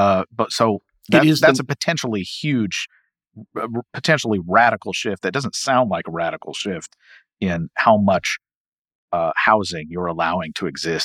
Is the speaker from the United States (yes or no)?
yes; Louisville, Kentucky, United States; My wife is from the Milwaukee area, and of course, I'm from Louisville.